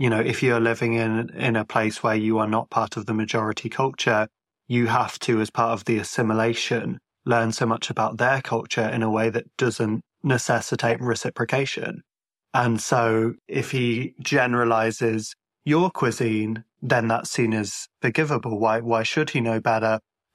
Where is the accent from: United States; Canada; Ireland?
Ireland; But I've had times when it's been treated as Irish people being obtuse for how we spell our names.